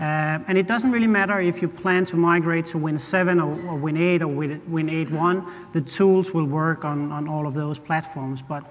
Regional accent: Denmark; English is a second language; unlike James, I'm not from Australia. Maybe you can hear that on my accent. I'm from Denmark

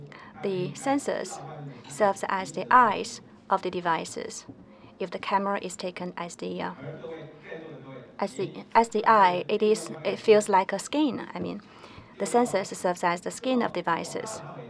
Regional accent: Taiwan; accent: Taiwanese; English is a second language; I'm from Taiwan, and please forgive me about my Taiwan accent.

